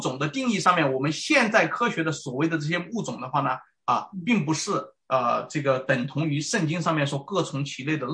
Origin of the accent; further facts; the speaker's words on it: China; 你知道我们中国人算时间都是什么？